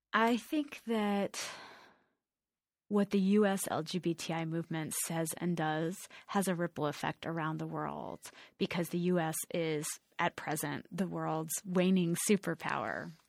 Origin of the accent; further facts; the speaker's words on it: United States; as a queer activist and as an American, I feel this immense obligation to represent a more nuanced agenda